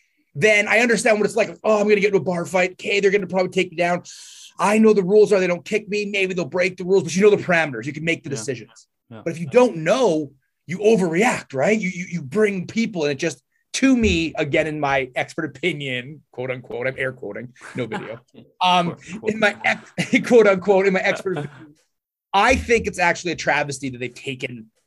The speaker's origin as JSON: {"language": "English", "country": "Canada", "said": "because I'm a Canadian, I need to really point that out because everybody thinks I'm from the U.S. I'm not."}